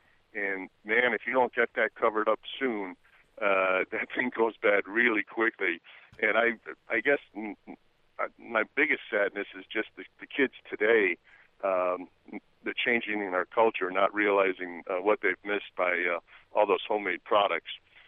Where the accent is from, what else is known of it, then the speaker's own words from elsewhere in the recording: Chicago, Illinois, United States; I'm in my mid-50s and I grew up in Chicago and have very fond memories of my aunt making bread from scratch